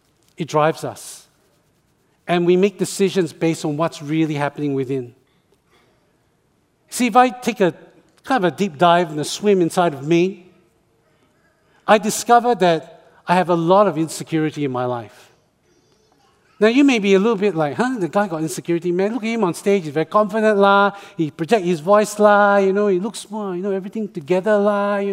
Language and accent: English; Australia; When I was a little tiny Chinese boy growing up in Australia.